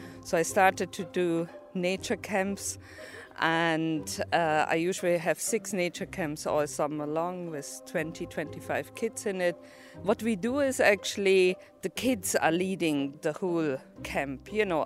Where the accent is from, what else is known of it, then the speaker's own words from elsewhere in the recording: Connacht, Ireland; I'm from South Sligo. I have a little farm there.